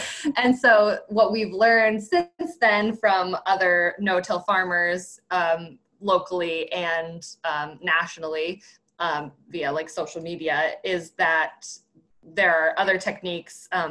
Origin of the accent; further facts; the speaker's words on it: Adams, Massachusetts, United States; I grew up in Adams on this land, which used to be my grandparents' dairy farm.